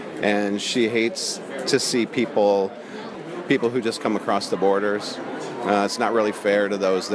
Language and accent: English; Snohomish, Washington, United States; I'm from Snohomish, Washington, and I'm here with my daughters.